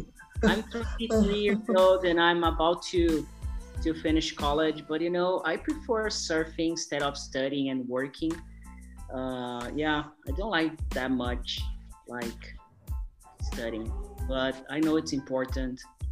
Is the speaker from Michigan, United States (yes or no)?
no; Miami, Florida, United States; I'm from Miami, Florida, and I was born and raised here.